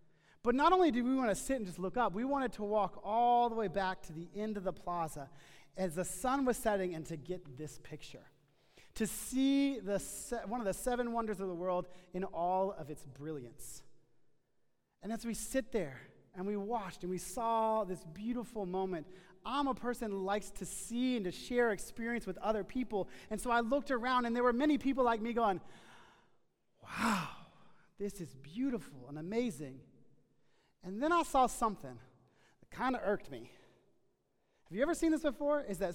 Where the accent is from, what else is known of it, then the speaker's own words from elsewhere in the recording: Texas, United States; I'm from Texas, and it exists, Paris, Texas.